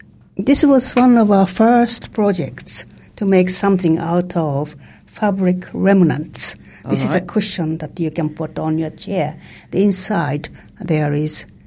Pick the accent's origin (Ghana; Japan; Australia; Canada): Japan; But I was brought up in Japan.